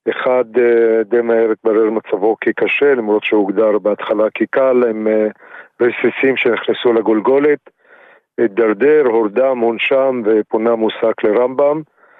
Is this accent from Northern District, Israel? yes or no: yes; Peki'in, Northern District, Israel; now in Isfiya, Israel; אני במקור מפקיעין בגליל, היום אני גר באוספיה.